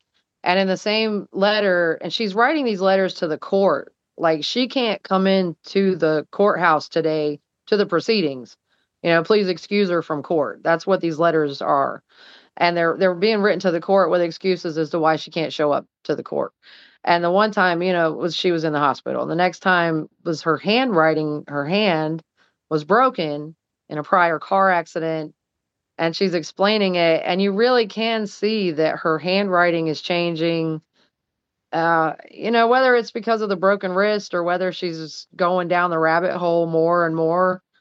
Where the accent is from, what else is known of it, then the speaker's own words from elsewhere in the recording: St. Augustine, Florida, United States; also born or lived in Orlando; Actually, you know, I'm a St. Augustine native, and I was born and bred there. I was born in Orlando, but I was raised in St. Augustine.